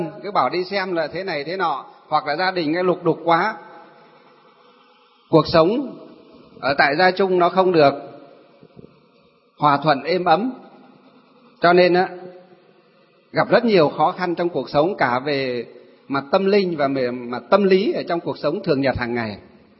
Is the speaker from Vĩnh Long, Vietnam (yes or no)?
no; Thanh Lương, Hòa Bình, Vietnam; ví dụ như trong quê nhà tôi cách đây 2 năm, ở trong xã Thanh Lương, Lương Sơn, Hòa Bình á. Ngày xưa là Thanh Lương, Kim Bôi, Hòa Bình, bây giờ chuyển về Lương Sơn.